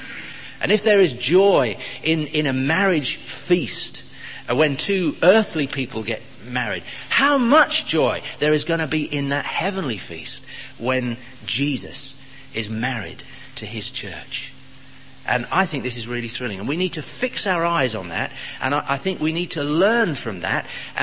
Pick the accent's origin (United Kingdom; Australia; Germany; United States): United Kingdom; Romford, London; We come from Romford, and it's still close enough to London for people to speak with a London accent.